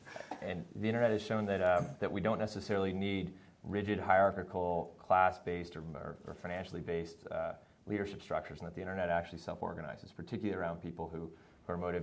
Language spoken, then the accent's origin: English; Buffalo, New York, United States; I grew up in Buffalo, New York